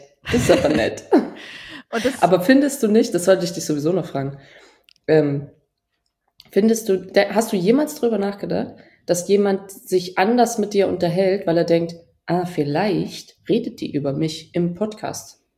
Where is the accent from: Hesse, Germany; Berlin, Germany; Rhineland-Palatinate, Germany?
Rhineland-Palatinate, Germany; Trier; Ich erinnere mich in Trier, wo ich aufgewachsen bin.